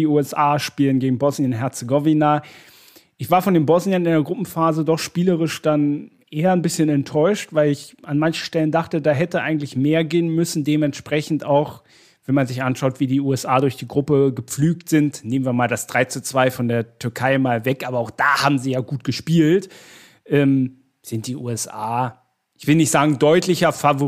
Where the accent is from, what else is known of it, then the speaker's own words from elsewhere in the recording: Germany; Ich weiß, gerade wir als Deutsche, Algerien, K.O.-Phase, ne, kann extrem unangenehm werden.